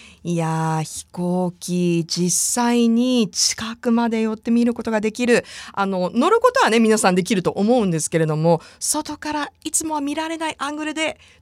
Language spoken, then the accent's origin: Japanese; Yokohama, Kanagawa, Japan; 夜は私の出身地横浜に宿泊するんですね